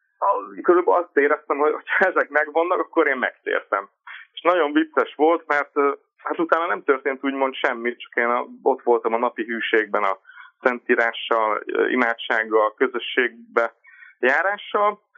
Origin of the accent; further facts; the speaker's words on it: Szekszárd, Tolna, Hungary; Szekszárdon, én szekszárdi vagyok